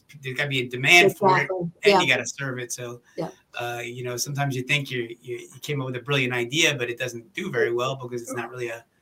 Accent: Virginia, United States; I'm from Virginia, so that's a little different.

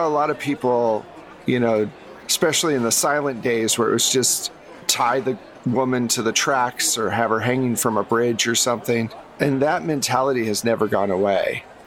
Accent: Minnesota, United States; now in Los Angeles, United States; I came here from Minnesota.

